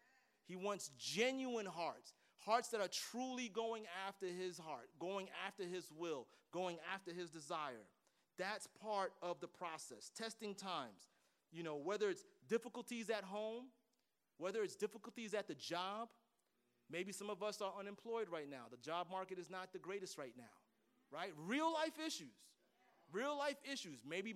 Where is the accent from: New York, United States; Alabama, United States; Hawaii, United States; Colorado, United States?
New York, United States; Brooklyn; I'm from Brooklyn.